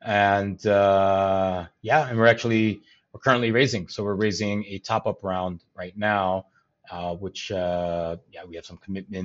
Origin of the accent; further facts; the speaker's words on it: Chicago, Illinois, United States; I grew up in Chicago, just north of it in a small town. Pretty much grew up there my whole life.